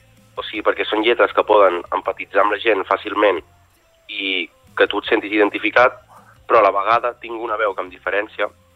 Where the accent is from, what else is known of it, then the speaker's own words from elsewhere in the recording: Calonge, Catalonia, Spain; sóc un artista de Calonge que porta ja gairebé 10 anys fent música